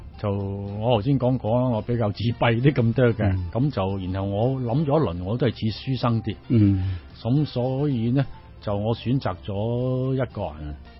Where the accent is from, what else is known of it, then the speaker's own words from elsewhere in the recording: Chaozhou, Guangdong, China; 我係潮州人，咁我同啲潮州鄉親就建立下啲關係